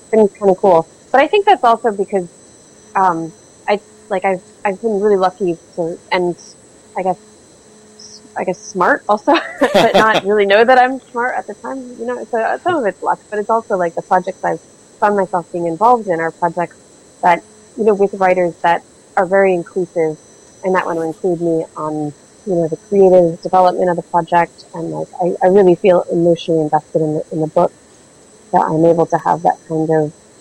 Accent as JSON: {"language": "English", "region": "New Hampshire", "country": "United States", "said": "To find manga, I had to go to Boston to find it. And I'm from New Hampshire, and it was you really have to hunt for stuff"}